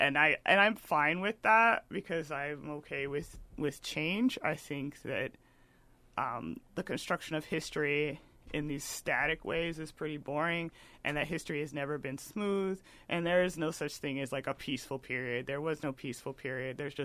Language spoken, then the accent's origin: English; Texas, United States; And so it's like a joke when you meet somebody else from Texas. It's like, oh, where are you from in Texas?